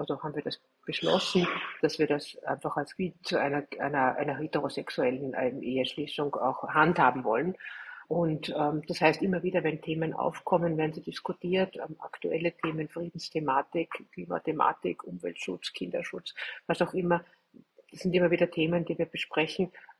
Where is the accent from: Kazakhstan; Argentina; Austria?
Austria; bei uns in Österreich jedenfalls, ja, bei uns ist einfach